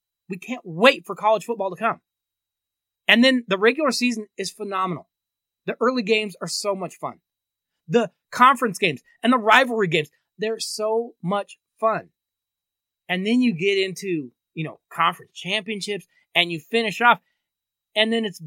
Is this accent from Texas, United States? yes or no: no; Colorado, United States; it actually affects my home state of Colorado. We all know that my home state is a barren wasteland when it comes to college football, right?